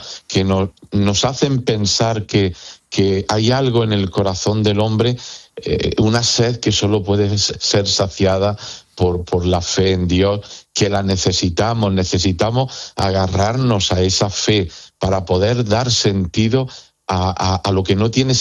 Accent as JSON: {"language": "Spanish", "region": "Andalusia", "country": "Spain", "said": "Desde luego yo que soy andaluz, pero como bien decía, no solo en Andalucía."}